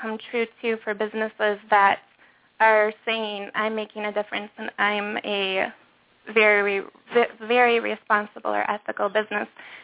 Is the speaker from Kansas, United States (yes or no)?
no; Michigan, United States; I grew up in Michigan where there are all of these really well-known entrepreneurs from the state